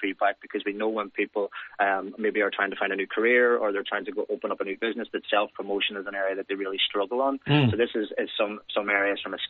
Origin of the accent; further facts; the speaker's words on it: Letterkenny, Ulster, Ireland; So I'm absolutely delighted to be able to bring this to Donegal and to my hometown of Letterkenny.